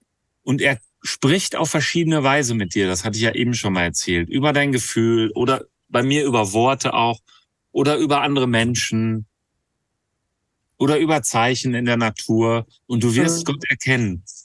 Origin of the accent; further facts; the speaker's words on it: Ibbenbüren, North Rhine-Westphalia, Germany; Ich komme gebürtig aus Ippenbüren und in der Nähe von Ippenbüren ist eine alte Stadt, die heißt Tecklenburg.